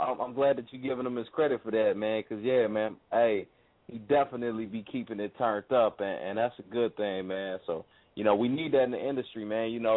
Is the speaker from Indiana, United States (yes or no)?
yes; Indianapolis, Indiana, United States; Indiana's definitely in that thing, man. Shout out to my hometown. Shout out to Indianapolis, Indiana.